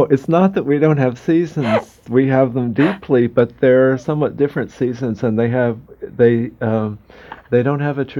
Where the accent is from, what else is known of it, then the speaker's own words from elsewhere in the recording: California, United States; One of the experiences, I don't know if it's still true, of growing up in California, I think it was one of the things that made me a writer